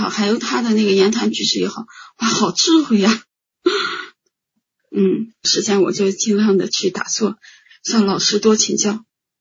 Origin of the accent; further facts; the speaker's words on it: Northwest China, China; 我们是西北人，西北的话有一种小吃叫甜胚